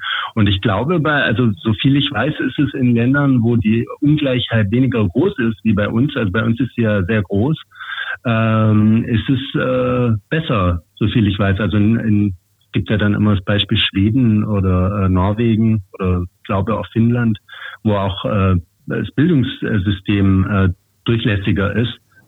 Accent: Germany; first language German; spreche muttersprachlich Deutsch. Also ich bin dann quasi postmigrantisch, nennt man das dann. Also ich bin eigentlich Deutscher, aber habe halt eben migrantische Wurzeln.

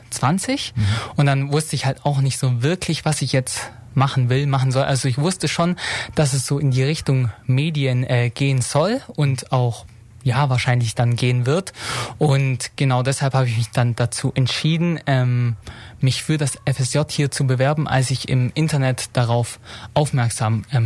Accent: Ulm, Baden-Württemberg, Germany; Ich bin 20 Jahre alt und ich komme aus Ulm hier direkt und zwar aus Jungingen, einem kleinen Vorort, sage ich mal.

